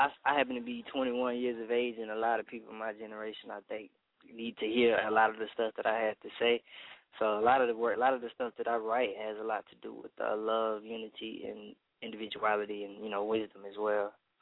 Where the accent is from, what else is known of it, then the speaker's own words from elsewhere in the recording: Pensacola, Florida, United States; I'm from Pensacola, Florida. It's Northwest Florida, the 850 area code, not too far from Alabama.